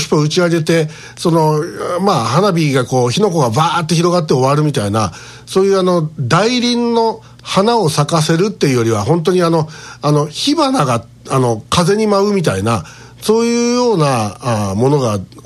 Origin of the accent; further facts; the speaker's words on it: Osaka, Japan; こちら地元大阪では